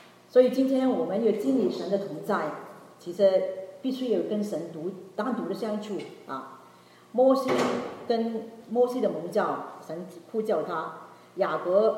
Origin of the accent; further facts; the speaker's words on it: China; moved away; 我们从中国移民到过来这里